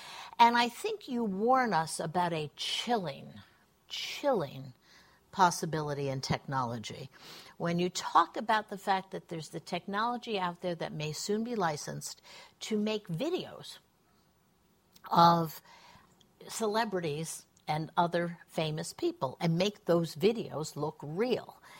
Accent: United States; as an American who grew up in America, I actually believe that.

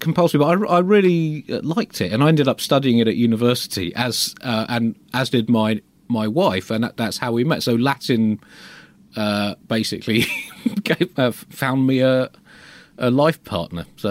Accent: United Kingdom; which is as a Brit growing up in the late 20th century was probably quite a useful thing to have.

